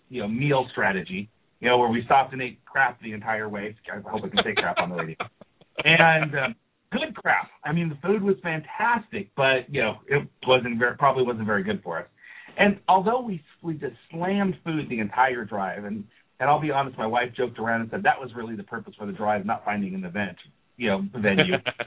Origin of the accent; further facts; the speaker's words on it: Texas, United States; we love the people of Texas, because I'm from Texas. My girls are from Texas.